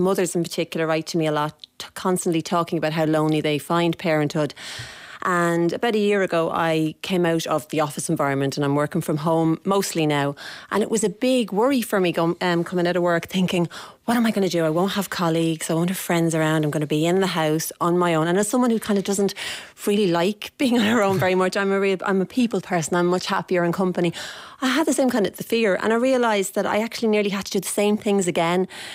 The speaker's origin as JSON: {"language": "English", "town": "Dublin", "region": "Leinster", "country": "Ireland", "said": "I'm from Dublin."}